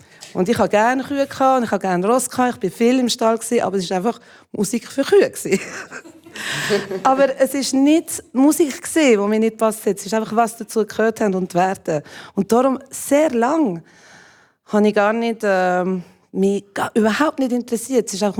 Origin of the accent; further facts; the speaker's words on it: Jura, Switzerland; ich bin im Jura aufgewachsen. Das war noch schlimmer als in Zürich. Ja, ich bin zwar ein Welschi, aber meine Eltern waren Deutschschweizer in einem Kaff